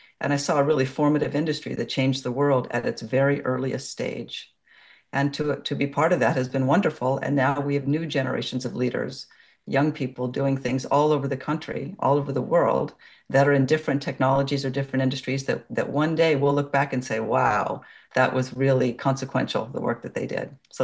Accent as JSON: {"language": "English", "region": "California", "country": "United States", "tie": "born or raised there", "said": "I grew up in Silicon Valley, and I was very young, going to Stanford University."}